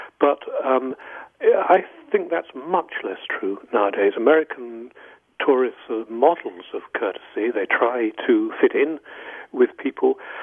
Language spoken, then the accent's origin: English; Manchester, North West England, United Kingdom; Actually, I don't speak standard English quite. I was born in Manchester, where there's a very, very strong local accent. So I'd be talking to you like this if I spoke in the way I spoke when I was brought up, like, you know.